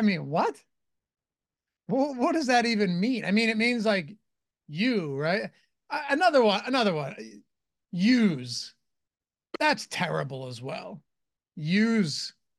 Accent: Pennsylvania, United States; I'm not from Philly, though. From the suburbs of Philadelphia.

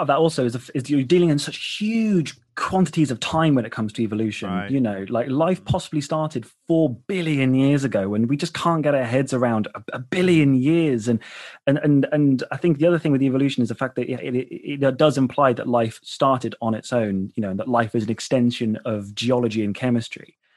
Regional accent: Midlands, United Kingdom; So I grew up in the Midlands in England.

